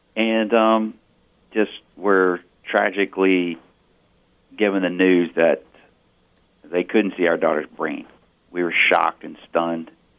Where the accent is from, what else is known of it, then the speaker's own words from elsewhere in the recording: Austin, Texas, United States; also born or lived in New Mexico; Yeah, I was born in the Austin area, right in the center of the state. And then my wife and I did move to New Mexico for just a little bit.